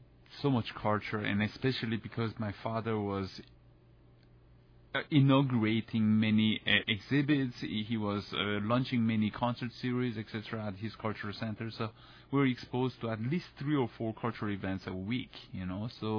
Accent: Paris, Île-de-France, France; moved away as an adult; studying at Indiana University was very different from growing up in Paris

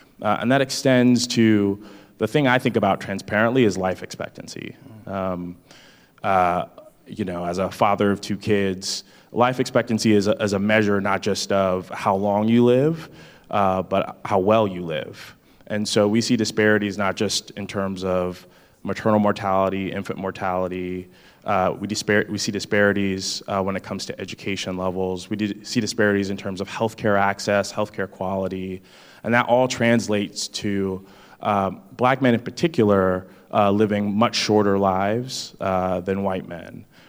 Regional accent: Columbus, Ohio, United States; So I grew up in Columbus, when I was in eighth grade, we moved from one neighborhood to the next, a difference of 5 miles.

